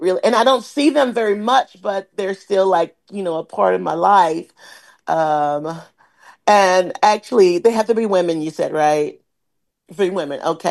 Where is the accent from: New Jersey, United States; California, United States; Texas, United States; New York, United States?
Texas, United States; Tyler; she was my dance and theater teacher in my hometown of Tyler, Texas.